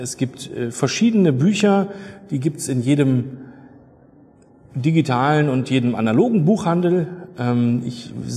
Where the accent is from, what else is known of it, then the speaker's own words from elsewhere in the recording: Berlin, Germany; also born or lived in Brussels / Cologne / Aachen / Frankfurt; Ich bin aus Berlin, bin hier geboren und groß geworden oder am Rand von Berlin, allerdings sehr viel unterwegs gewesen, viele Jahre nicht in Berlin gelebt, in Brüssel studiert, in Köln gewesen, Aachen, Frankfurt